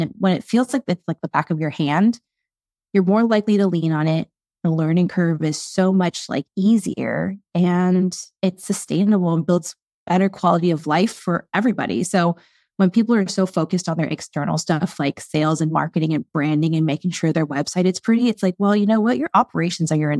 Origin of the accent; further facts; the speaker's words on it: United States; born there; I'm Chinese. I was born in America, first generation.